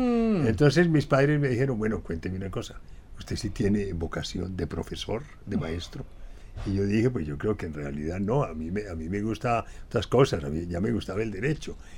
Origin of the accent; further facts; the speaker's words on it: Santa Rosa, Antioquia, Colombia; Yo estudié 3 años en Santa Rosa, allá donde vivía con mis padres